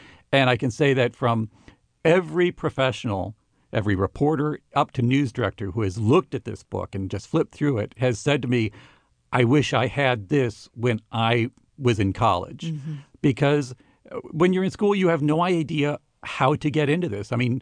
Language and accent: English; St. Louis, Missouri, United States; I grew up in St. Louis. I worked in St. Louis. And my first job was at a TV station in Wichita, Kansas.